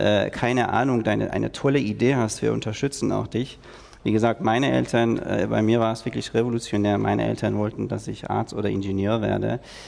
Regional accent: Berlin, Germany; born there; ich bin in Berlin geboren, aber in 5 verschiedenen Ländern aufgewachsen, gearbeitet, studiert.

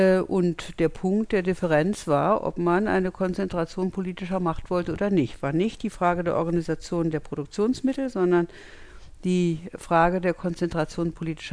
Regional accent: Berlin, Germany; als Kind in West-Berlin habe ich vor jedem Fopo Angst gehabt

